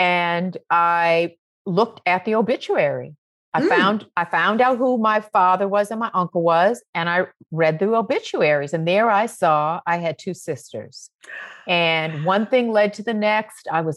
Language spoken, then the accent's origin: English; Roxbury, Massachusetts, United States; Like I grew up in Roxbury, Massachusetts. Like we love to dance.